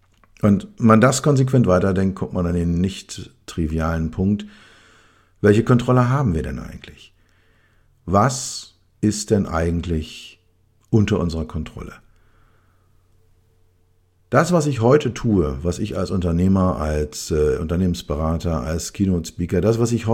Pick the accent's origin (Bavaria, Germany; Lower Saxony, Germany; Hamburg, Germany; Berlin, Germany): Berlin, Germany; als Berliner, als West-Berliner bin ich mit der Mauer groß geworden, die war einfach da.